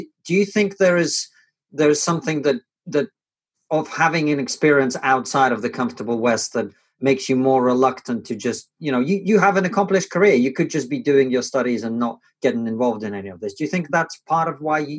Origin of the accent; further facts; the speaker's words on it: Russia; you know, I'm from Russia originally, as our fans will know.